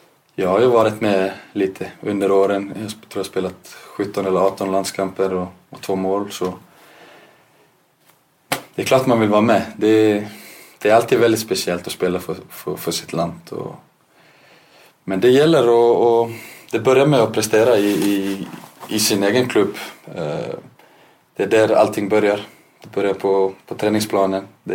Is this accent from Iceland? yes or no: yes; Iceland; som islänning så är det klart jag tycker att det är okej med det här spelet.